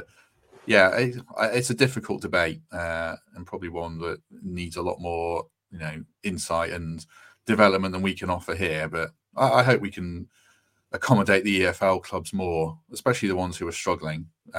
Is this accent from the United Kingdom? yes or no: yes; Shrewsbury, West Midlands, United Kingdom; I grew up around Shrewsbury, clubs like that are central to their communities.